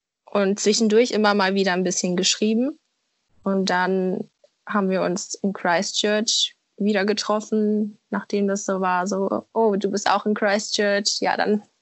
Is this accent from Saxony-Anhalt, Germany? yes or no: no; North Rhine-Westphalia, Germany; Ich komme aus der Nähe von Köln.